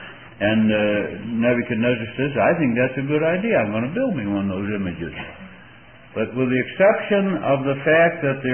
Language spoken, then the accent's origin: English; Scotland, United Kingdom; Now, I'm a Scotsman.